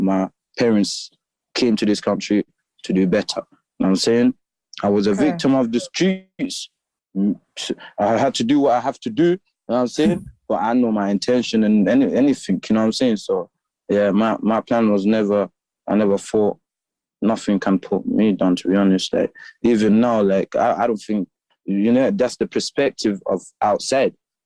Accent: Gambia; Again, me, I come from Gambia with pride.

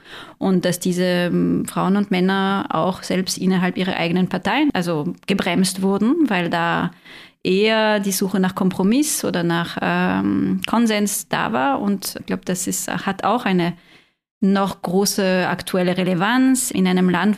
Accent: France; German is a second language; dass Österreich im Laufe meines Germanistikstudiums in Frankreich quasi nicht besprochen wurde

